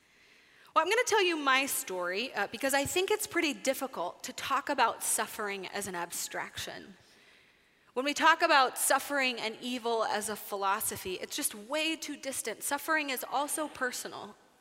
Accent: Dallas, Texas, United States; I grew up in Dallas

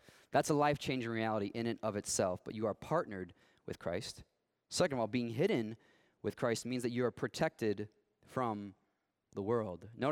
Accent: Chicago, Illinois, United States; Nothing good comes from Chicago. That's what I meant to say. I'm from Chicago, so I can say that.

